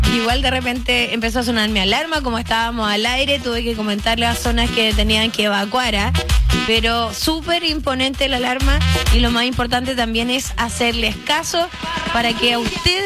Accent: Chile; Somos chilenos, pues.

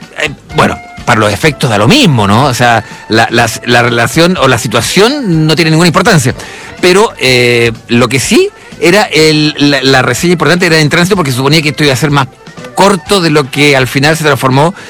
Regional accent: Chile; la historia de nosotros como chilenos

